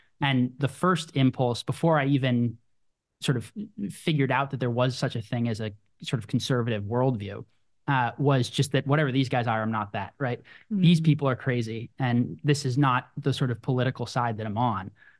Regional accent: Portland, Oregon, United States; We grew up in Portland, Oregon, which isn't exactly a bastion of right wing politics.

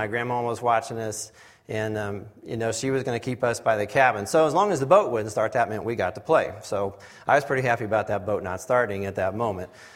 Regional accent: Indianapolis, Indiana, United States; For those of you who don't know … I'm from Indianapolis.

